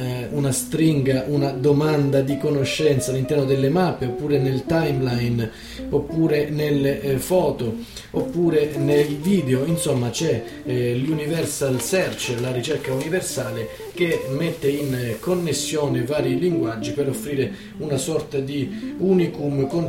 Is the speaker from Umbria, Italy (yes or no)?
no; Sicily, Italy; first language Sicilian; Italian is a second language; Invece quando sento e leggo il siciliano lo conosco, che era la mia prima lingua e che è la lingua della mia famiglia.